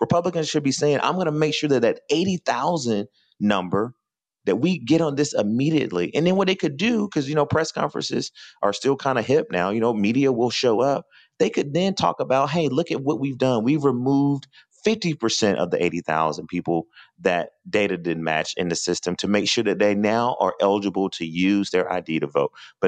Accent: Athens, Georgia, United States; as you guys know, I grew up in Athens, Georgia

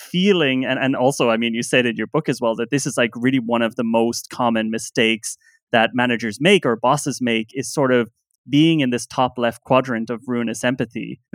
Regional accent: Ireland; That's hard for me to say as an Irish person.

